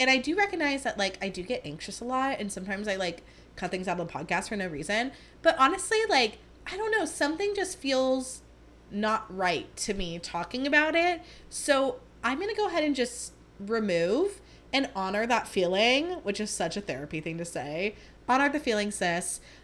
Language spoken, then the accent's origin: English; San Jose, California, United States; born there; I guess I was born in San Jose, so I guess I'm from here, but I live here now